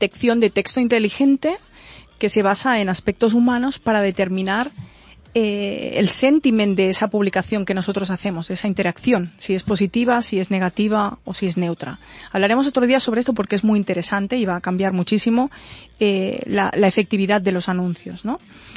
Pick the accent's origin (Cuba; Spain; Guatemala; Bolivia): Spain; now in United States; ha determinado que soy de España y que estoy fuera